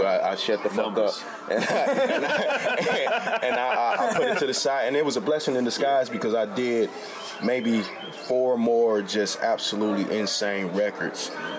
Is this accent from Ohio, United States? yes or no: no; St. Louis, Missouri, United States; I'm from St. Louis, Missouri. Northside to be exact.